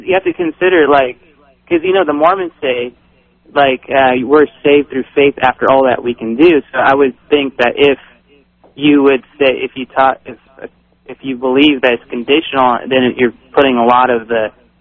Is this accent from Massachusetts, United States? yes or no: no; Sacramento, California, United States; No, I'm from Sacramento area.